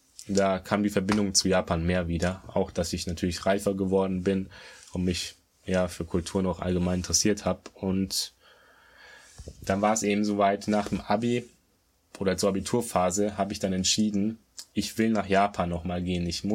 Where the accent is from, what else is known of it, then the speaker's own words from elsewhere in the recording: Germany; ich bin in Deutschland eben aufgewachsen als Sohn einer Japanerin